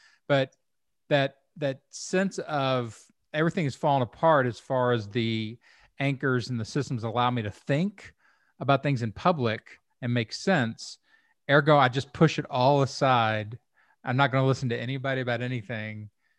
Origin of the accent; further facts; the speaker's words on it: Kentucky, United States; and then I tag it with, I'm from Kentucky.